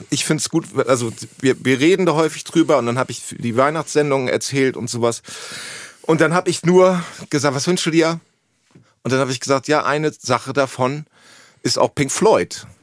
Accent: Hemmoor, Lower Saxony, Germany; Es war ungefähr das Jahr 1986 und ich komme aus Hemmoor.

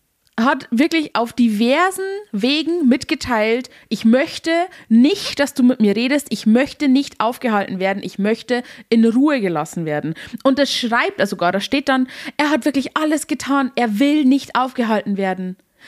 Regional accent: Bavaria, Germany

